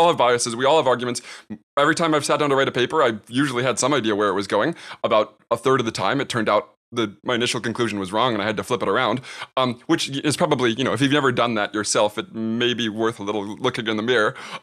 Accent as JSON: {"language": "English", "country": "United States", "said": "I'm an American, in America"}